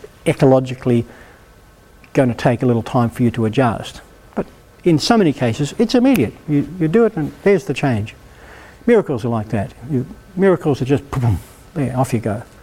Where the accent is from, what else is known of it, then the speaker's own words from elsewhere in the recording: New Zealand; I grew up in New Zealand, so I kind of understand them.